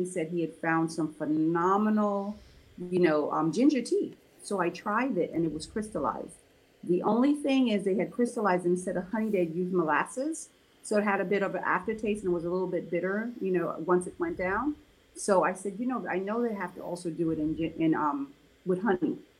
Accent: Jamaica; "Well, I'm from Jamaica. I love tea. My grandfather lived to be 107, drinking tea.

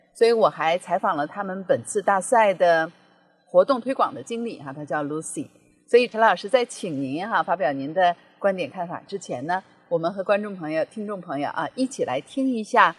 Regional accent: China; 我们中国人崇尚的美是一个什么样的美。

